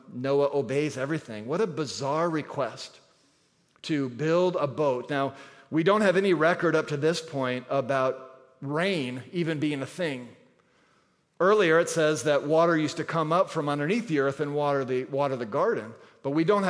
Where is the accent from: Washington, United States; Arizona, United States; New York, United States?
Arizona, United States; Phoenix; I grew up in Phoenix, Arizona, and when we wanted to go on vacation, we would drive across the desert to San Diego or to Los Angeles.